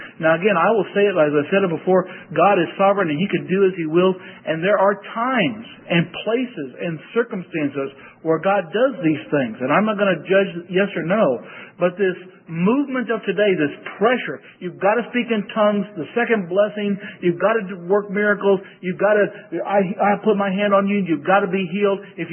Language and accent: English; Missouri, United States; I come from Missouri, and you all know the slogan for Missouri, the show me state.